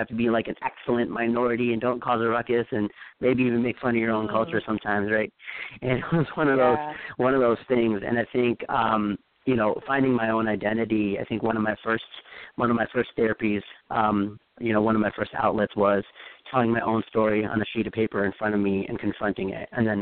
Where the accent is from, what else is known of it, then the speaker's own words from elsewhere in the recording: Novi, Michigan, United States; also born or lived in Royal Oak / Warren; now in Belleville, United States; Well, I was born in Royal Oak, but I lived in Warren, and then I lived in Novi for most of my life throughout my childhood. So that's, I guess, what I call home.